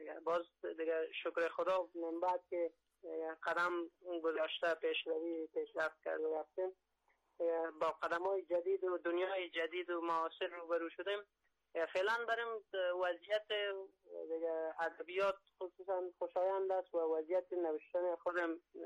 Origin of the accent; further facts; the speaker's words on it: Mazar-i-Sharif, Balkh, Afghanistan; also born or lived in Samangan; در آستان سمنگان کشور افغانستان در در شهرستان خرم و سارباغ به دنیا آمدم. بعدن چند جنگای در مدت جنگای داخلی همه از این نابسامانی ها ما از زادگاه مادری ایمان و شهر مزار شریف متواری شده